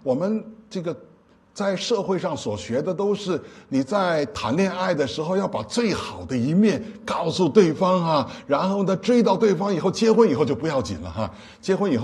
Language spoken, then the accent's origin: Chinese; Beijing, China; 我是北京人，有北京人的文化。